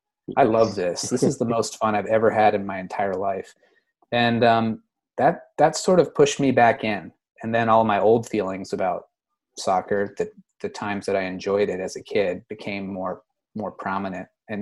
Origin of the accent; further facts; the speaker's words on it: South Carolina, United States; when I grew up in South Carolina, I worked in the restaurant biz from a young age.